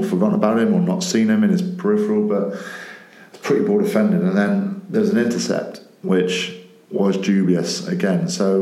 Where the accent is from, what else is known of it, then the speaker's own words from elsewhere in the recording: Wales, United Kingdom; We'll touch on the two Welsh teams playing, because I'm Welsh